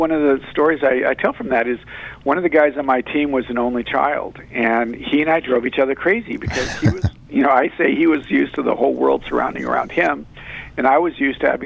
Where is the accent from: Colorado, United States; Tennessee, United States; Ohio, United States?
Colorado, United States; I'm born and raised in Colorado, and I was attending a school out there